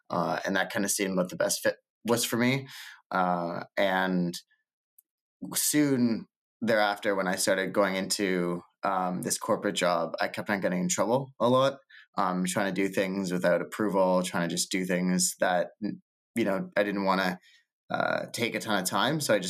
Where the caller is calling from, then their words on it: Toronto, Ontario, Canada; I'm calling from Toronto. I just got back from Lisbon.